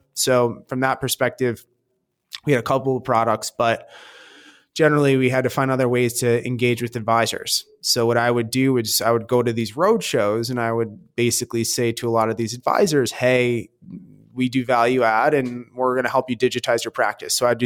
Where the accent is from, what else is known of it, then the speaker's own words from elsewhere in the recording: Michigan, United States; graduated, I'm from Michigan, so I didn't want to go back to Michigan.